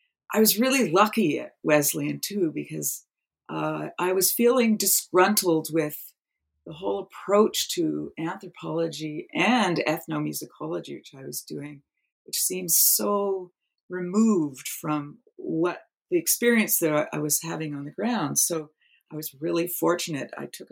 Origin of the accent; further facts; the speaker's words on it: Atlantic Canada, Canada; growing up in the East Coast of Canada, I was also immersed through family connections and community connections in folk music and oral music making.